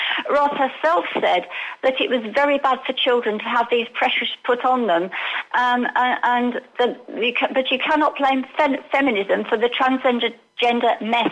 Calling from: Alicante, Valencian Community, Spain; Alicante, hello.

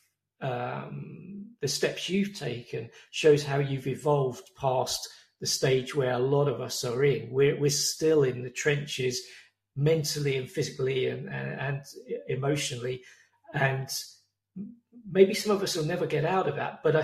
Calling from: England, United Kingdom; Well, I'm speaking from England in October. It's cold and dark outside.

